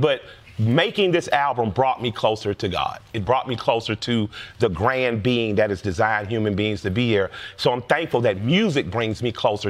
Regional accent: Southern United States, United States; I'm a Southern Black man. I grew up in Baptist and Pentecostal churches.

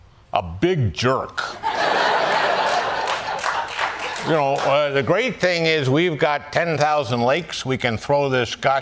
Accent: Minnesota, United States; let's kick things off with my home state of Minnesota

